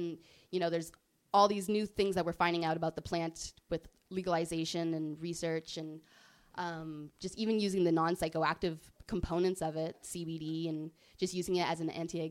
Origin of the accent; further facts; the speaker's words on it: Canada; We're from Canada.